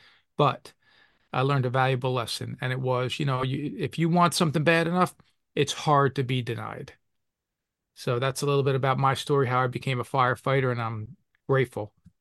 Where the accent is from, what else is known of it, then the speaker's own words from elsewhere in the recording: Kearny, New Jersey, United States; growing up in Kearny, New Jersey, everybody knew everybody. And it was a large Scottish population, a large Irish population, and a decent-sized Italian population, but everybody knew everybody.